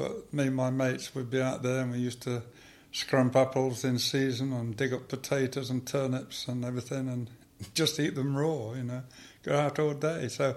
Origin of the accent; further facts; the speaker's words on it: Castle Gresley, East Midlands, United Kingdom; born there; I was born in Castle Gresley, and that was on the 28th of September 1937, which seems a long time ago now.